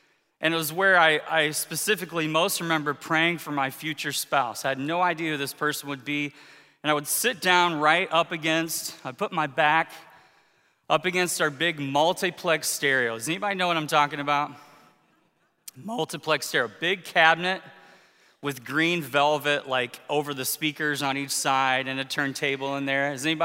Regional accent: Indiana, United States; I grew up in the Hoosier State. Never dreamed I'd be up here in Michigan for the majority of my life now, hard to believe.

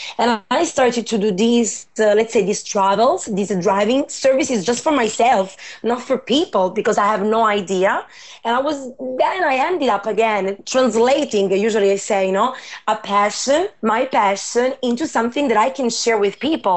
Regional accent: Calabria, Italy; born there; English is a second language; also born or lived in Sicily; I was born in Calabria, which is basically the last region of Italy in front of Sicily. And I spent most of my time between Calabria and Sicily when I was studying down there.

